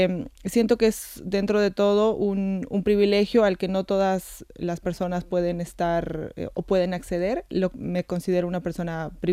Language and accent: Spanish; Bolivia; Yo soy de Bolivia, así que es eso.